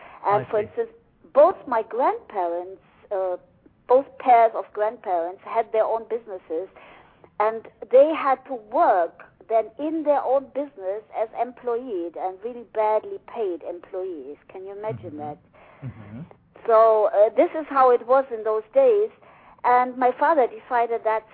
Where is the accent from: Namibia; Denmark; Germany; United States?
Germany; I was born in East Germany, communist Germany in those days, and we lived in a small village. It was paradise for a child, you know, hardly any cars.